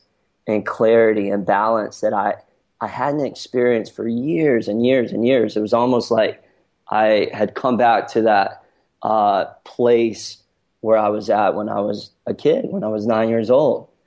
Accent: North Carolina, United States; And so I grew up in North Carolina, and growing up in North Carolina, I was very much into a lot of outdoor sports

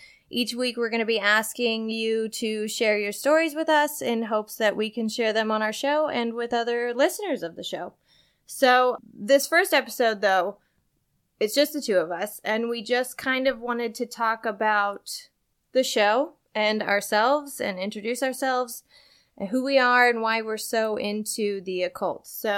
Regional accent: Centralia, Illinois, United States; Peoria is where Lauren is from, and I'm from Centralia, Illinois.

